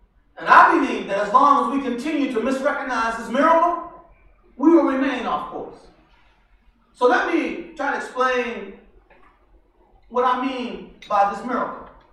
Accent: Philadelphia, Pennsylvania, United States; the city they lived in, I'm from Philadelphia originally, would one day be teeming with Muslims

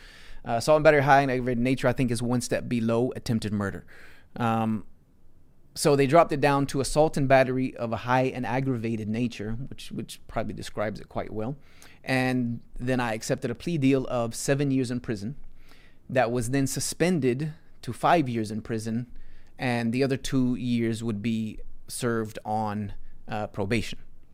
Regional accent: Greenville, South Carolina, United States; Ridgedale is about as far away from my hometown of Greenville that you can get.

